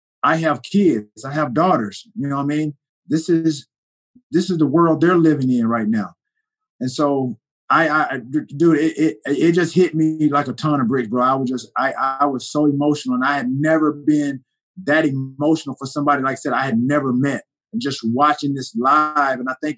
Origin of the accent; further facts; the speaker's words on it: Alexander City, Alabama, United States; And so, again, going back to my hometown, Alexander City, Alabama, obviously, like I said, I'm minutes away. I'm south of Birmingham. I'm north of Montgomery.